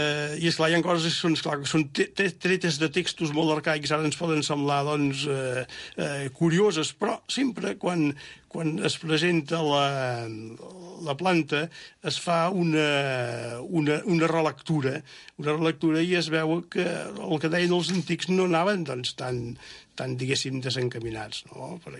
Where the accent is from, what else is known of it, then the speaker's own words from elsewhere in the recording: Manresa, Catalonia, Spain; Sí, jo sóc fill de Manresa.